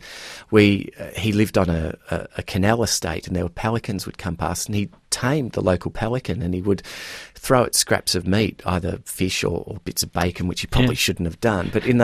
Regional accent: Melbourne, Victoria, Australia; the area where I grew up in Bayside, Melbourne

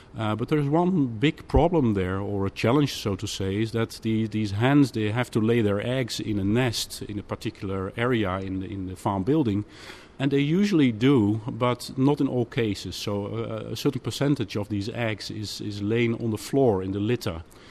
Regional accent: Netherlands; Well, I'm from the Netherlands, where we have a lot of greenhouse industry

